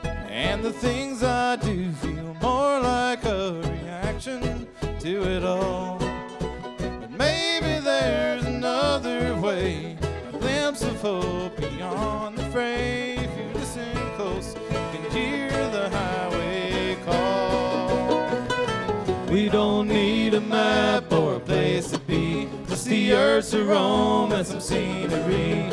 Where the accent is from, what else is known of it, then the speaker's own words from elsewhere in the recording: Asheville, North Carolina, United States; We're from Asheville. We all live down there.